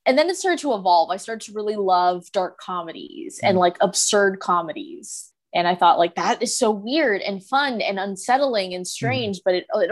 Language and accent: English; California, United States; now in Los Angeles, United States; I will not claim LA as my own. I will always tell people like I'm from the Bay Area.